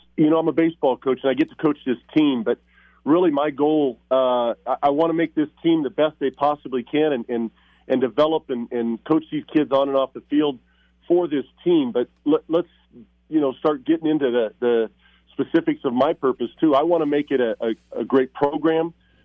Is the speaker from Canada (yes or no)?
no; Colorado, United States; be able to coach University of Northern Colorado and be back home.